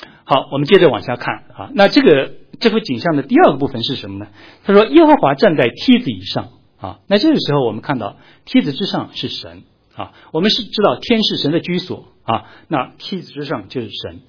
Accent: China; 那再看我们中国人，是吧？我们中国的古人啊，那就更是了

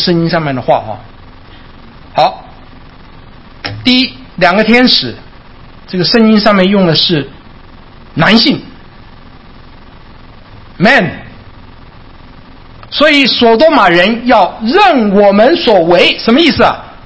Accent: China; now in California, United States; 这跟我们中国人的这个，就从国内来的中国人了

